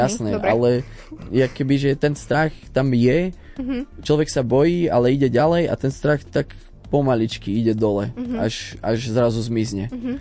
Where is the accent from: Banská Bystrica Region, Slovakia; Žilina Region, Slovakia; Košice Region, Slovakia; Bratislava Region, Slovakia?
Žilina Region, Slovakia; lebo veľmi inšpiroval veľa ľudí u nás na Kysuciach a začali robiť street workout